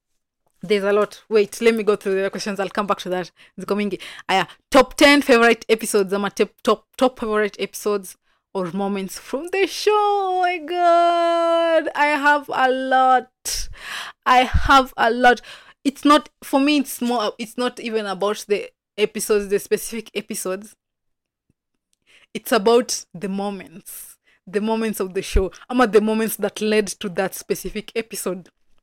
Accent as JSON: {"language": "English", "country": "Kenya", "said": "And I was like, so these people know about me, and I'm from Kenya, and it's like the nominated people across Africa."}